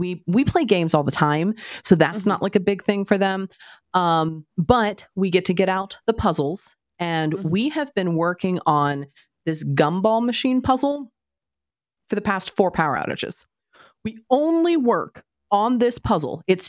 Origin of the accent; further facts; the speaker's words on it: Oklahoma, United States; And since I grew up in Oklahoma, I had lived through two significant tornadoes, one being the largest tornado on record ever.